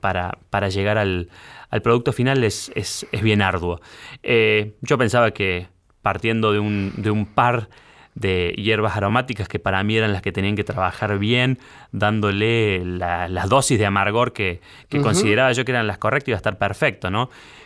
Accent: Argentina

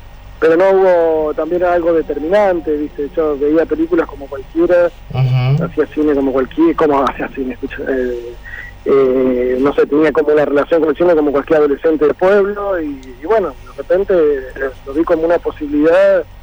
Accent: Crespo, Entre Ríos, Argentina; now in Buenos Aires, Argentina; yo soy de Crespo, vivo hace años en Buenos Aires, si bien tengo como una... paso mucho tiempo acá en Entre Ríos, pero vivo en Buenos Aires hace muchísimo tiempo

